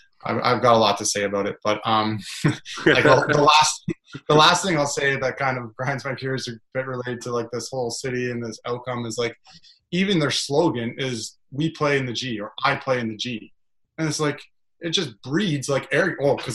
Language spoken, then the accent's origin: English; North Bay, Ontario, Canada; … from North Bay, Ontario, my hometown.